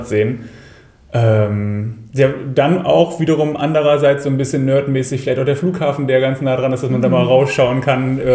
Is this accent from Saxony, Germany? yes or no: no; Bremen, Germany; ich bin ja selber auch gebürtiger Bremer